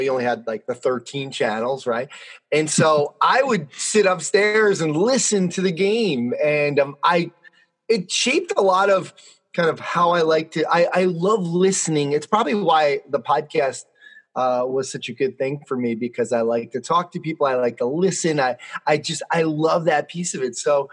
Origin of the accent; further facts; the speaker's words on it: White Plains, New York, United States; I grew up in White Plains, New York, which is about 30 miles north of Manhattan.